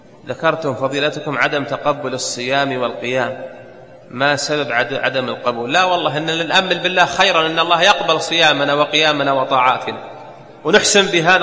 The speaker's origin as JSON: {"language": "Arabic", "country": "Saudi Arabia", "said": "عندنا في المملكة العربية السعودية الشركات المساهمة التي تنزل في التداول"}